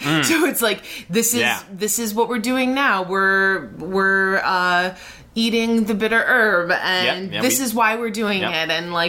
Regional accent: Miami, Florida, United States; I knew a ton of Jews in my town who I'm from Miami. It's not a town.

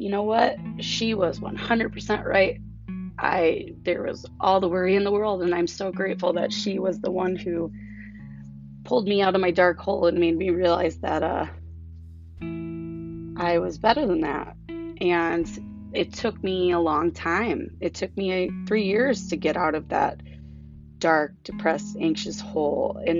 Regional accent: Anchorage, Alaska, United States; So growing up in Anchorage, Alaska was pretty amazing. Actually, it's beautiful there.

